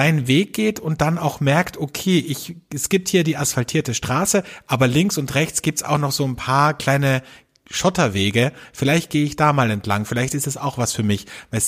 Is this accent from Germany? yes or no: no; Austria; Wie man bei uns in Österreich sagt, am Wösch, also Welschriesling.